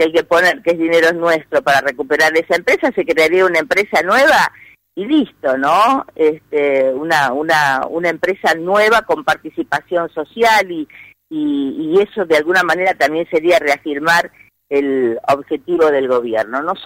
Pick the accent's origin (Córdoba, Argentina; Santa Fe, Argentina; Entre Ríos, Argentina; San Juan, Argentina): Santa Fe, Argentina; Wheelwright; yo, por ejemplo, vengo de un pueblo rural. Los pueblos rurales de donde vengo yo, por ejemplo, yo soy de la localidad de Wheelwright